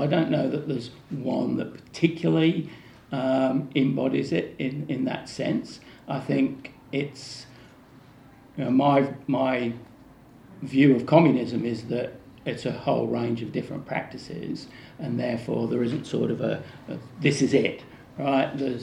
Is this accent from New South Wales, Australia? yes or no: yes; Wollongong, New South Wales, Australia; and I'm from Wollongong